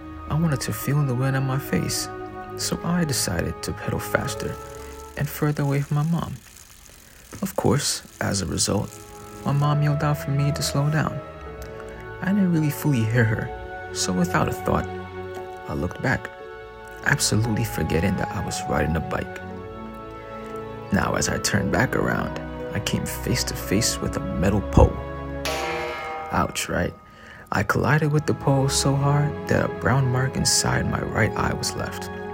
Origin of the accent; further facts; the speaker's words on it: Brooklyn, New York, United States; Growing up in Brooklyn, summertime was my favorite time of year.